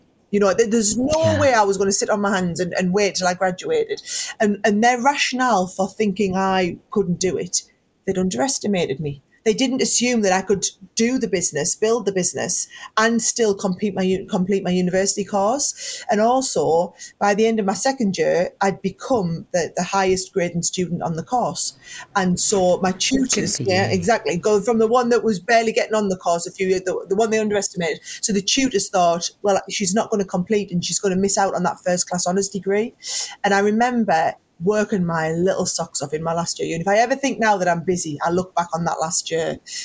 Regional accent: Northeast, United States; because I was from the Northeast.

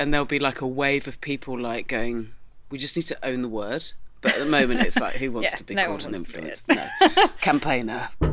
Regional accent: South West England, United Kingdom; And also, I'm from Dorset.

